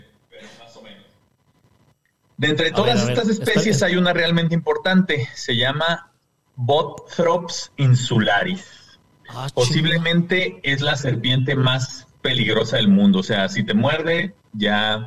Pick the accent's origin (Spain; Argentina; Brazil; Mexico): Brazil; yo soy biólogo y soy investigador y también soy brasileño